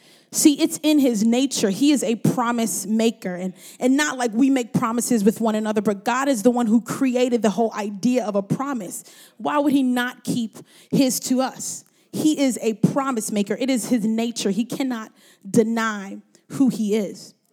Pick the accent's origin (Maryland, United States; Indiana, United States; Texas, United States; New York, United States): New York, United States; Brooklyn; See, I'm from Brooklyn. I can get to New York City, but I am the youngest of three, and I have two older brothers